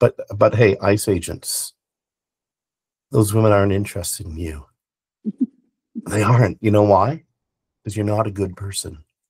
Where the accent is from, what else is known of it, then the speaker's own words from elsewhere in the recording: Canada; Because I'm Canadian.